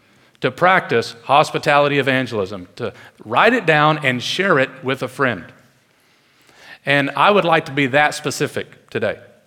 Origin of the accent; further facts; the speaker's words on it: Detroit, Michigan, United States; because I'm from Detroit, and some of you might know about 8 Mile. I was born just south of 8 Mile 37 years ago yesterday